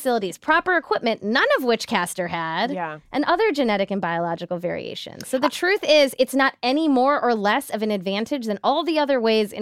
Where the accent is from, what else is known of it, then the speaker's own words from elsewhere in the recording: India; as an Indian